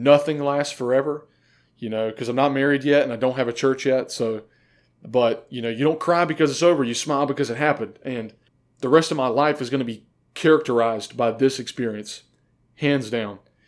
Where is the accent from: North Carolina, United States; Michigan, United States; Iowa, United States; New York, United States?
North Carolina, United States; I am not from South Carolina. Don't hold me to that standard. I'm from North Carolina.